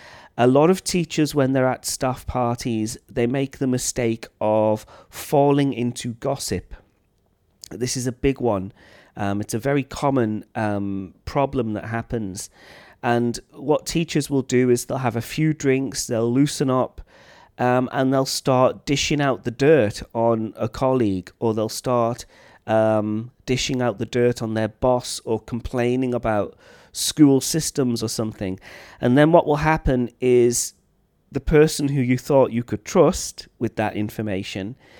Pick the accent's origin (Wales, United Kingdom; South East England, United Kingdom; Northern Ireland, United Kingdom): Wales, United Kingdom; my friends from my hometown in North Wales